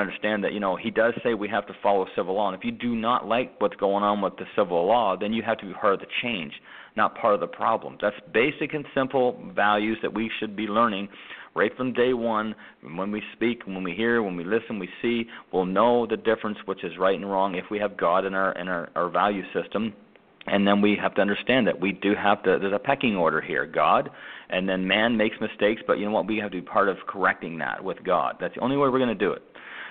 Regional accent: Canada; Well, I come from Canada, and I'm doing everything I can to be within the law.

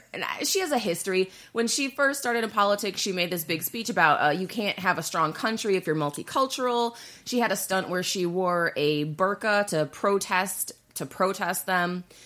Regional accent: United States; I don't do geography outside of America because I'm American and shit.

